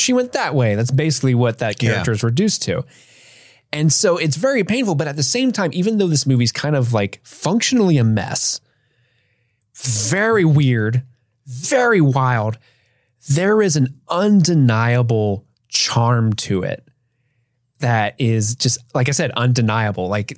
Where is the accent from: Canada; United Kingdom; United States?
United Kingdom; I'm a British person.